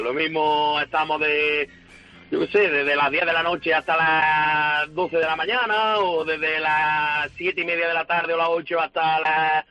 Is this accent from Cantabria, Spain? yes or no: no; Guarromán, Andalusia, Spain; now in Bailén, Spain; yo soy de Guarromán, que es donde se hacen los mejores hojaldres que hay en España.